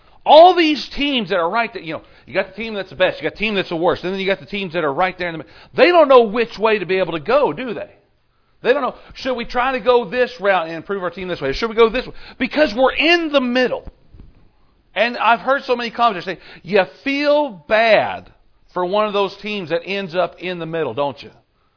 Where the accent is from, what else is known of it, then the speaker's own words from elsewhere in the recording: Cincinnati, Ohio, United States; Growing up in Cincinnati, every neighborhood had different types of fences.